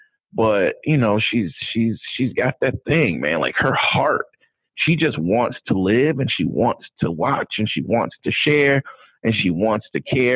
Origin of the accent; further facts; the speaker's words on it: Jackson, Mississippi, United States; I'm from Jackson particularly, and real talk, like what Jackson is doing in the world right now, attempting to do in the world right now, is amazing.